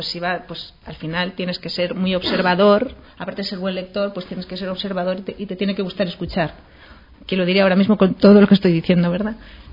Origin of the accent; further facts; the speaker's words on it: Galicia, Spain; ¿Quién lo diría siendo gallega, verdad?